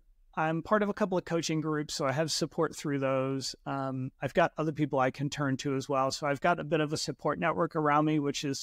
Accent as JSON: {"language": "English", "town": "Philadelphia", "region": "Pennsylvania", "country": "United States", "tie": "born or raised there", "moved": "as an adult", "lives_now": "United Kingdom", "said": "I live in the UK, even though I'm American, grew up in Philadelphia, moved to the UK, gosh, almost 9 years ago now"}